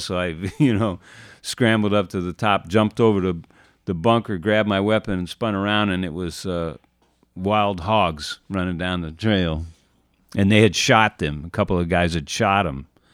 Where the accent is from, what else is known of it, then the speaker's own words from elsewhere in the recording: Ohio, United States; No, I came back in Ohio. Okay. I mean, I was from Ohio.